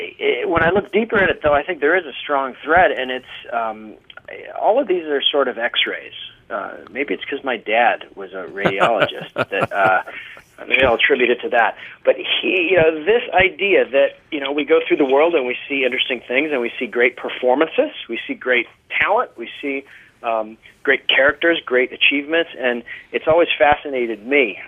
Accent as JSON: {"language": "English", "town": "Anchorage", "region": "Alaska", "country": "United States", "tie": "born or raised there", "said": "I grew up in Anchorage. We moved there when I was three. My dad was in the public health service"}